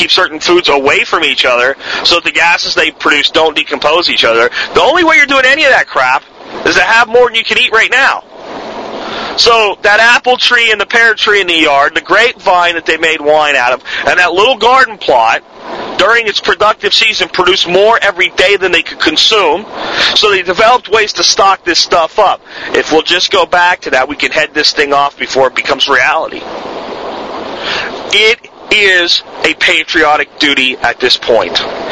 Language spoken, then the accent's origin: English; Texas, United States; Even within America, and I'm an American, I'm a Texan